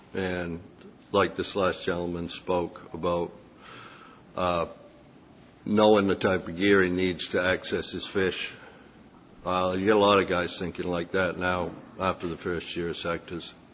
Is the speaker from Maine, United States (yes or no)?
yes; Port Clyde, Maine, United States; from Port Clyde, Maine.